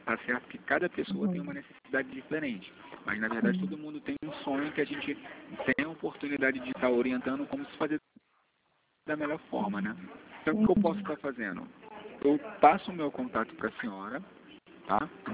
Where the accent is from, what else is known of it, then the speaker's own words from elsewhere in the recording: Rio de Janeiro, Brazil; É DDD21, que eu sou do Rio, tá?